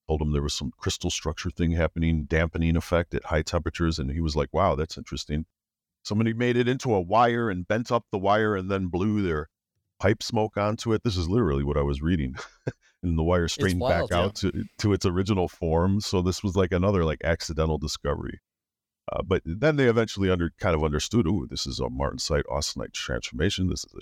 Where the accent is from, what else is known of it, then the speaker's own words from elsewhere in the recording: Chicago, Illinois, United States; It was at University of Illinois. I'm from Chicago, and I started college a year young.